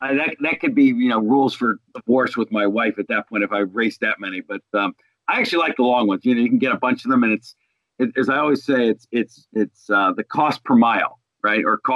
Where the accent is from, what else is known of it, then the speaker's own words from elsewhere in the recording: Pittsburgh, Pennsylvania, United States; actually, in Pittsburgh. The first time we've ever actually hosted an Ironman or an ultra triathlon in my hometown.